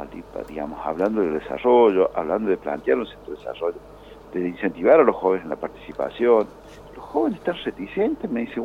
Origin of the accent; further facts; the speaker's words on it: Villa Mercedes, San Luis, Argentina; yo soy dirigente de Villa Mercedes, que tuve esa debilidad de querer ser intendente de mi pueblo